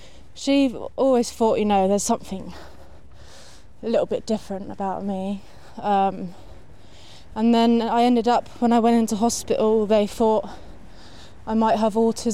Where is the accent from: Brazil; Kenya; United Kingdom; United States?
United Kingdom; Maidenhead, South East England; now in London, United Kingdom; I grew up in Maidenhead in Berkshire. It's a small village with farms everywhere. And then moved to the town, still pretty much farms everywhere as well. So I grew up with a lot of greenery around me.